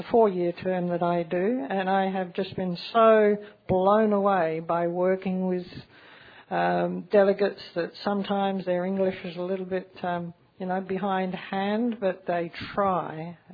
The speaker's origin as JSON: {"language": "English", "region": "Alberta", "country": "Canada", "said": "Alberta, Canada."}